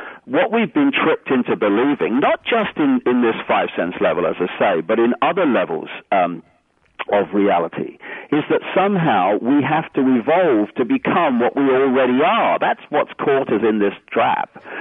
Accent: Leicester, East Midlands, United Kingdom; compared with … from Leicester, and this is my body, and this is what I look like, and this is who I am, you know.

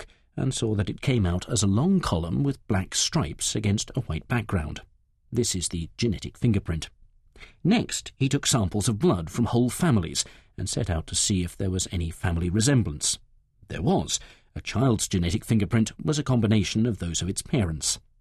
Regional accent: Leicester, East Midlands, United Kingdom; a scientist from my hometown, Leicester, in September 1984.

